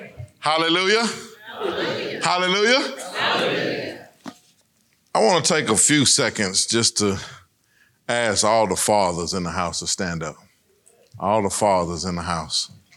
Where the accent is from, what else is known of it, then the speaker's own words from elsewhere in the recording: Corpus Christi, Texas, United States; born there; But I was born in Corpus Christi.